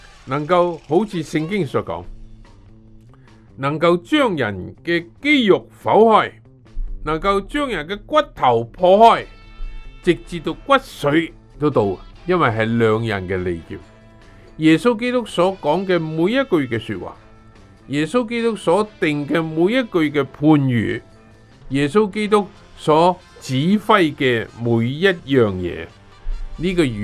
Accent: Guangdong, China; 每一个人能够顶得住，我们广东人所说。

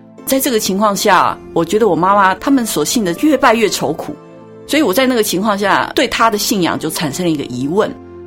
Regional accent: Taipei, Taiwan; 我从小在台湾台北出生，在那里长大，父母都是做生意的，

